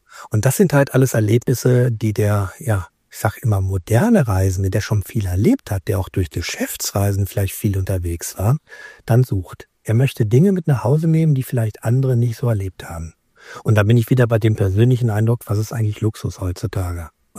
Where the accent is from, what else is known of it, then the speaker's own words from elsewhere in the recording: Düsseldorf, North Rhine-Westphalia, Germany; Ich als Düsseldorfer kenne vielleicht ja Schafe von den Rheinufer